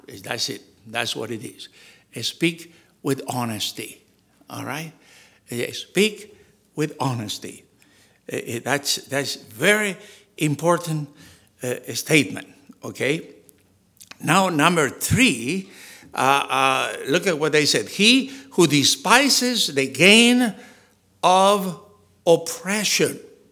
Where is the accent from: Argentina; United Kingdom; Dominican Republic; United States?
Argentina; English is a second language; I said, not only I'm an American, I'm an Argentinian.